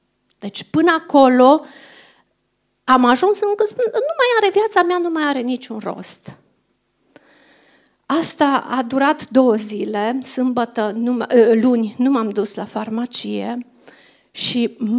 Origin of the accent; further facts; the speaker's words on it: Lugoj, Timiș County, Romania; la prietena mea cu care am copilărit în Lugoj